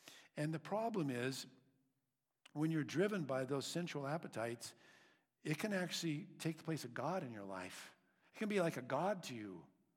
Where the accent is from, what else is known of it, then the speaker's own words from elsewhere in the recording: United States; born there; Just like I am an American citizen because I was born in America.